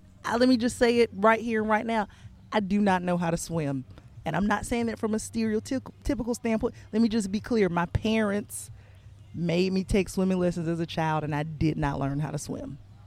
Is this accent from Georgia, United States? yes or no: yes; Georgia, United States; I'm from outside of Atlanta. I just lived in Atlanta for a long time.